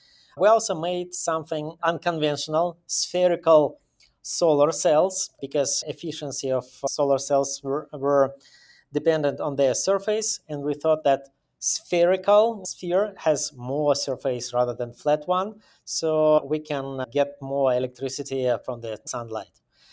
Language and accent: English; Belarus; Well, I'm from Belarus, and I built several companies back in the post-USSR environment.